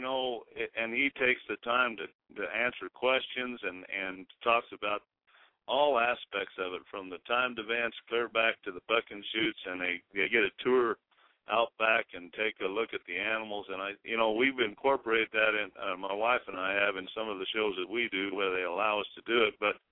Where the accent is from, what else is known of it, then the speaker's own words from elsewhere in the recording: Twin Falls, Idaho, United States; I'm from Twin Falls, Idaho.